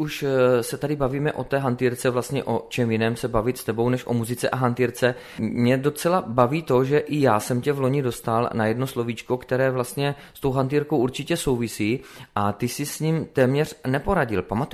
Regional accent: Brno, South Moravian Region, Czechia; k té hantýrce brněnské, kterou my tady kouříme vody jak živa, páč jsme Brňáci

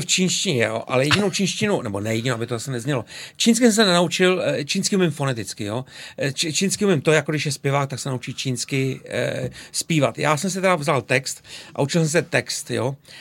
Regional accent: Prague, Czechia; doma je pro mě vždycky bylo a je Praha, respektive Horní Počernice. No. Takže tam jsem se já jsem se narodil na Vinohradech, ale jsem Pražák a strávil jsem ale víc jak půlku mýho života v zahraničí.

